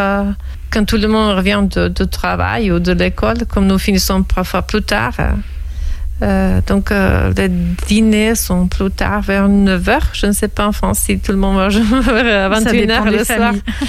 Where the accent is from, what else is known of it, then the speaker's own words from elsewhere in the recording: Serbia; French is a second language; Dans ma ville natale, je habite à côté de la montagne Zlatibor, qui est très populaire, la plus populaire en Serbie.